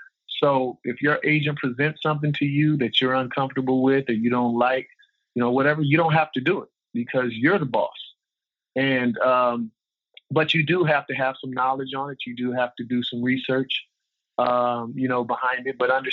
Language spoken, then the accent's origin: English; West Coast, United States; On top of, I grew up on the West Coast, right? So I hated the Celtics growing up.